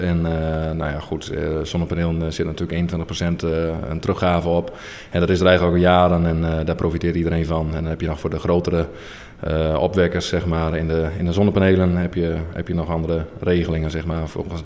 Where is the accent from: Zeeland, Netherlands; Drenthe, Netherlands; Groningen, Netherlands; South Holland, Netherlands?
Drenthe, Netherlands; Buinen; Ja, ik ben geboren en getogen in Buinen, ja.